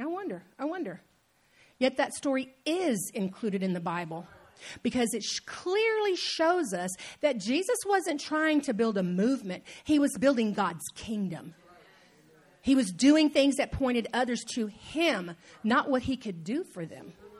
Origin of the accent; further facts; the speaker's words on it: Houston, Texas, United States; I grew up in Houston, and back in the 70s, the entire economy of our city was basically built on the oil industry.